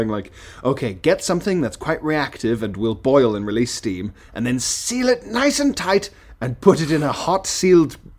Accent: Isle of Man; It's all electricity in South Africa and in my house where I grew up on the Isle of Man as well.

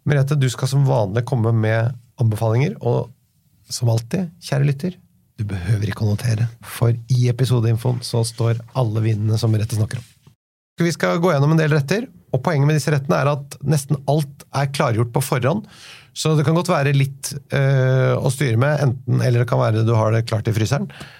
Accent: Oslo, Norway; Nei, det en villa på Oslo Vest.

